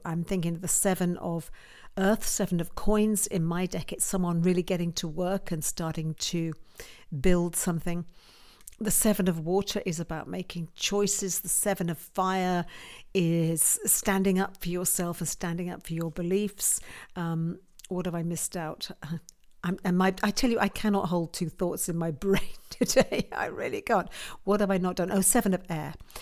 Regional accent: United Kingdom; And over here in the UK, as you can tell from my voice, I'm a Brit

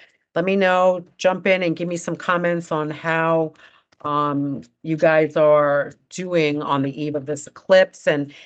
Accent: New York, United States; accent: New York; My New York accent, huh? I know people get a kick out of me teaching spirituality with my New York accent.

